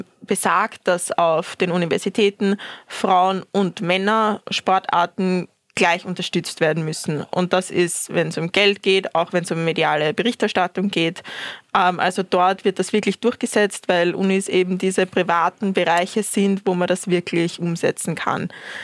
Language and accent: German; Austria; also ich bin in der Nähe von Wien aufgewachsen